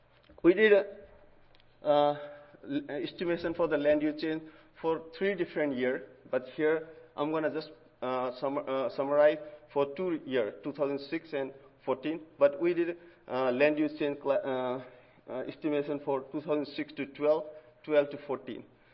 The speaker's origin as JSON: {"language": "English", "country": "Nepal", "moved": "yes", "lives_now": "United States", "said": "Originally, I'm from Nepal."}